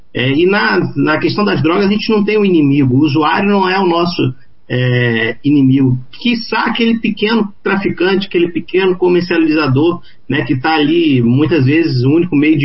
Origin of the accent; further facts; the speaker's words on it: Rio de Janeiro, Brazil; Eu sou do Rio de Janeiro, então meu estado vive isso de uma forma muito infeliz, muito grave, né?